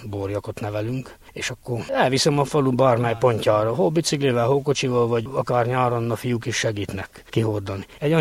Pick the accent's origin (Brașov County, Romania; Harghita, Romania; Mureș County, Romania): Harghita, Romania; Kükülőkeményfalva; Kükülőkeményfalván születtem, ott is lakunk, gazdálkodunk a családommal.